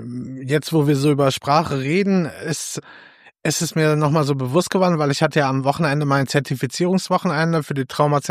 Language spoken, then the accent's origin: German; North Rhine-Westphalia, Germany; ich bin gerade im Ruhrgebiet aufgewachsen, so für mich ist das irgendwie auch schon normal, diese Sprachen zu hören